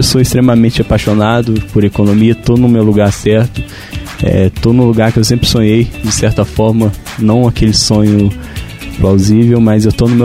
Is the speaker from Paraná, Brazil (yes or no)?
no; Andrelândia, Minas Gerais, Brazil; eu sou de Andrelândia, tenho um coração em Madre Deus, mas onde eu nasci, onde eu vivi, onde eu cresci é Andrelândia.